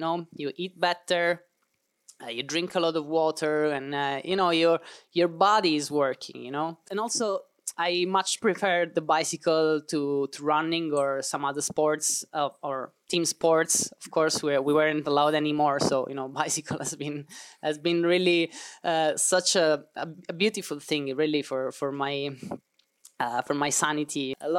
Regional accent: Palermo, Sicily, Italy; I was back in Italy, my hometown in Palermo in Sicily, and I was doing the lockdown back then

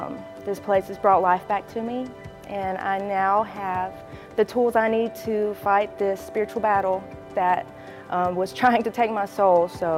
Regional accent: Troy, Alabama, United States; I'm 31 years old. I'm from Troy, Alabama.

